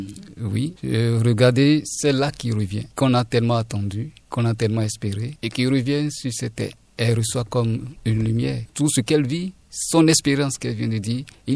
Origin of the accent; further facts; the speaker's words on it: Benin; notre identité en tant que Béninois, en tant qu'Africain